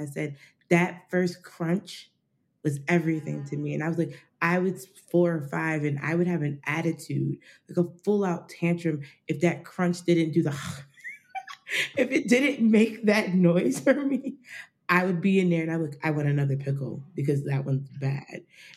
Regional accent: Poughkeepsie, New York, United States; born or raised there; also born or lived in New Jersey

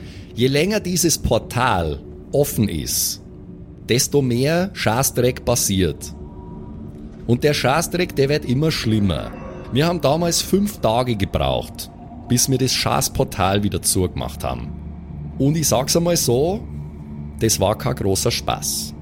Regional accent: Vienna, Austria; Laura, ich bin aus Wien, okay? Wir reden da so.

